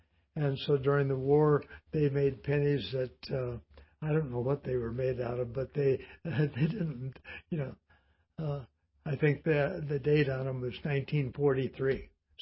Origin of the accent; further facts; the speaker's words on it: Compton, California, United States; But I grew up in Compton, California, and they had a mausoleum down on Compton Boulevard.